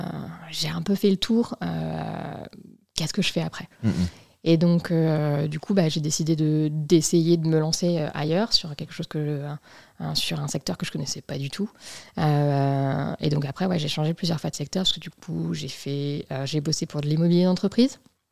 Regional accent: Centre-Val de Loire, France; Alors moi, je suis de la région centre, je suis genre du milieu de la diagonale du vide. Non mais vraiment, hein, genre je viens de au-dessus de la Creuse

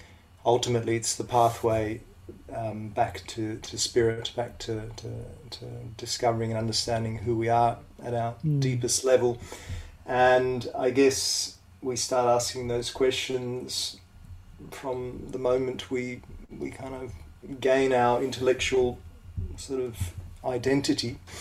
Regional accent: Melbourne, Victoria, Australia; also born or lived in Italy; where I was at the time growing up in Melbourne. My childhood was backwards and forwards between Italy and Melbourne, so I had a fairly unique and varied upbringing.

